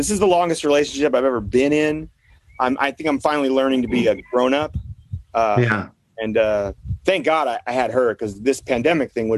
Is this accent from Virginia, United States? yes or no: no; Berkeley, California, United States; also born or lived in Oakland; And then we ended up in Northern California in Oakland and Berkeley right before I turned 10. I grew up mostly on the West Coast after that in Berkeley.